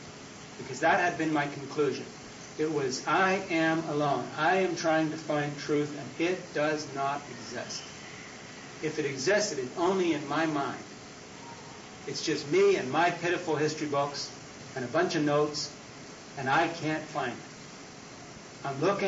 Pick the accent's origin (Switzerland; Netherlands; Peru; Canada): Switzerland; also born or lived in Newburyport; now in United States; Because I was brought up in Switzerland, and the furthest east I decided to live was Newburyport, Mass., which is clinging to the Atlantic coast.